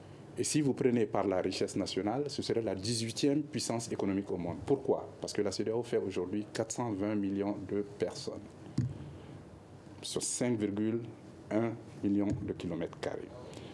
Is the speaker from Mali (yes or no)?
yes; Mali; on ne peut pas dire du n'importe quoi quand on est un Malien